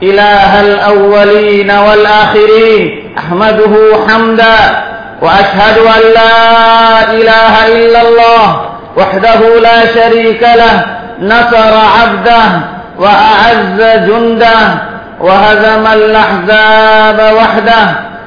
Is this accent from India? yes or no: yes; India; أنتقل بكم إلى ما يحدث في بلادنا الهند